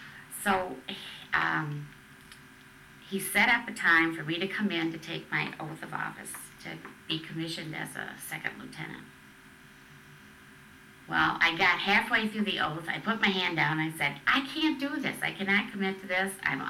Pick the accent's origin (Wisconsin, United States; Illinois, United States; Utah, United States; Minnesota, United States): Wisconsin, United States; Beloit; born there; I was born in Beloit, Wisconsin, and went in the military from Madison, Wisconsin